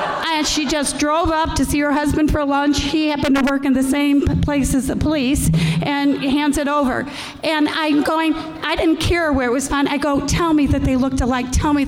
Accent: Illinois, United States; I'm from Illinois.

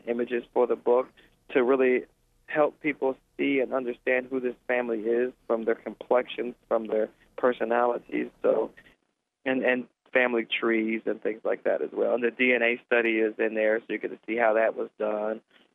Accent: Cincinnati, Ohio, United States; I was born and raised in Cincinnati.

